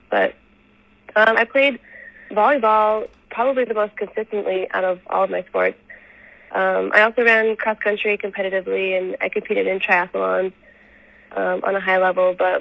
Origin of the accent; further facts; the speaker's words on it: Salt Lake City, Utah, United States; I grew up in Utah, Salt Lake City, Utah.